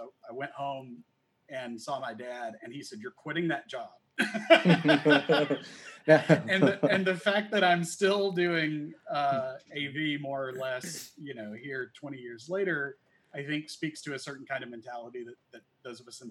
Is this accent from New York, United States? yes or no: no; Chattanooga, Tennessee, United States; I grew up in Chattanooga, near Chattanooga, Tennessee.